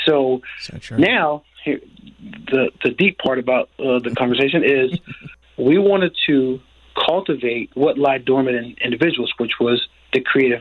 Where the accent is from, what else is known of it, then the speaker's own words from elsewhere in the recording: New Jersey, United States; Well, you know, I'm from New Jersey.